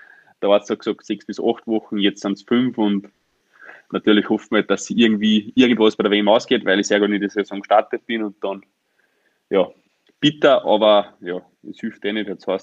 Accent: Styria, Austria; born or raised there

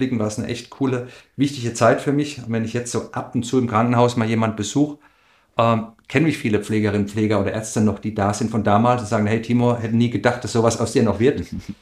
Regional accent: Eberbach, Baden-Württemberg, Germany; ich bin hier aufgewachsen, in der Region geboren, zur Schule gegangen, studiert und meinen Sport gemacht. Und konnte zum Glück auch hier wohnen bleiben.

